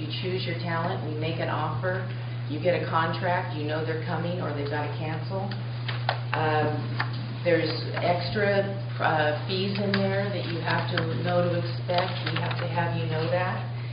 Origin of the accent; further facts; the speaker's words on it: Freeland, Washington, United States; I'm from Whidbey Island, 5062 Honeymoon Bay Road in Freeland.